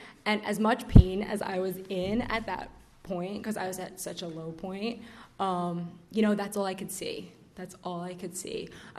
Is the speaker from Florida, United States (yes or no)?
no; Brooklyn, New York, United States; Like I said, I'm from Brooklyn, born and raised.